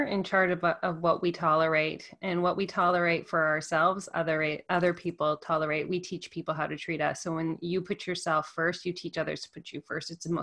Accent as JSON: {"language": "English", "country": "Canada", "said": "It's .ca because I'm Canadian."}